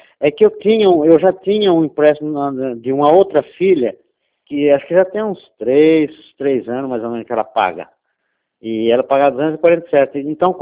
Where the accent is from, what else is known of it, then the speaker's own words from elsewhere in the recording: Presidente Bernardes, São Paulo, Brazil; born there; Presidente Bernardes.